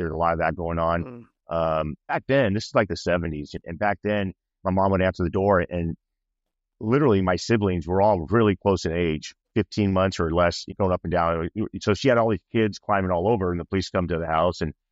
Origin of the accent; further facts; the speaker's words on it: Ventura, California, United States; So I grew up in Ventura, Ventura, California, and I had four siblings